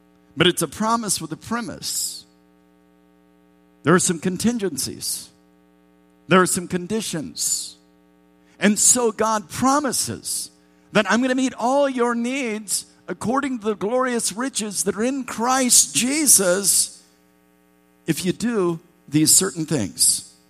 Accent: Indianapolis, Indiana, United States; also born or lived in Miami; My wife, Christy, and I, we are both from Indianapolis. Some of you know our story. I'm from the south side.

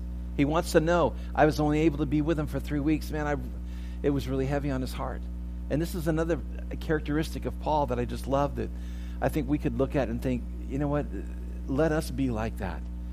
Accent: Santa Barbara, California, United States; now in West Covina, United States; I've shared with you before about growing up in Santa Barbara and just, you know, thinking that, oh, you know, I could live here the rest of my life.

